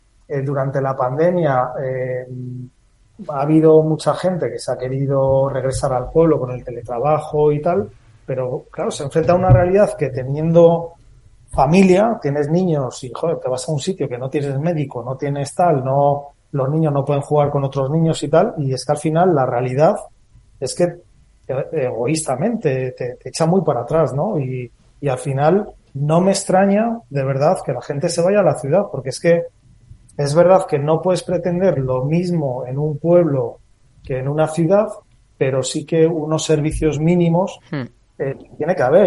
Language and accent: Spanish; Fuentenebro, Castile and León, Spain; lo hablaba con un vecino de allí de Fuentenebro, de mi pueblo